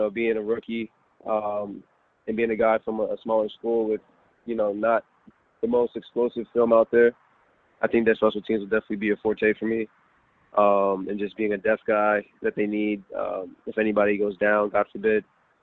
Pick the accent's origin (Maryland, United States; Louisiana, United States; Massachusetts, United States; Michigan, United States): Maryland, United States; Gaithersburg; I was born and raised in Gaithersburg, Maryland.